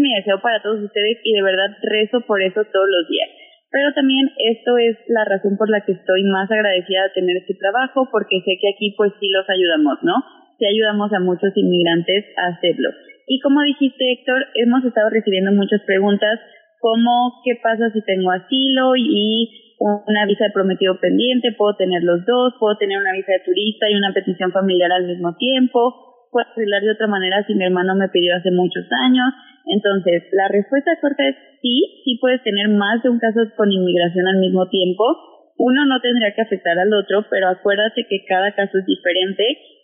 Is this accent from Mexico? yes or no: yes; Colima, Mexico; me vine a Colima, estoy en mi ciudad natal visitando a mis papás, a mis sobrinos.